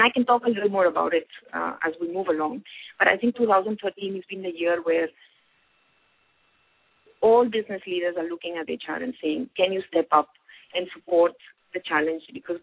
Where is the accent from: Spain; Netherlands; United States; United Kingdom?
Spain; English is a second language; now in India; A lot of you will be hearing my accent. I actually do sound quite Indian after 10 years. And Spanish people actually are not pretty good in English.